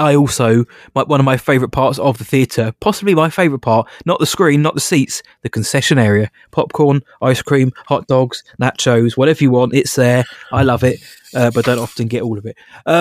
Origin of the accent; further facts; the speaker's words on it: United Kingdom; I am British. This is set in Belfast, so it's set in Northern Ireland 25 years ago.